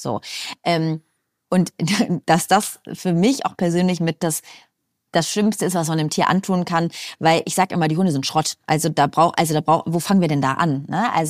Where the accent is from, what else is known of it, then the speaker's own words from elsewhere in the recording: Hanover, Lower Saxony, Germany; Ich komme aus Hannover ursprünglich. Hannover ist ein kleines Dorf.